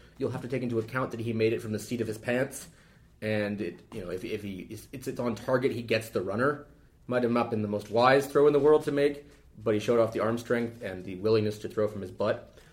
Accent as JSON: {"language": "English", "region": "West Coast", "country": "United States", "said": "Well, maybe you are. I'm from the West Coast, son."}